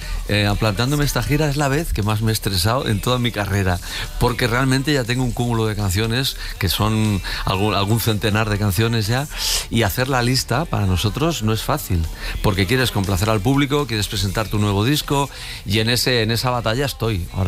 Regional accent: Barcelona, Catalonia, Spain; Sí, somos de Barcelona los dos y nos conocemos

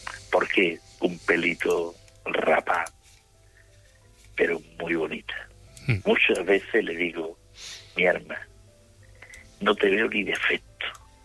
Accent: Seville, Andalusia, Spain; Porque yo soy de Sevilla

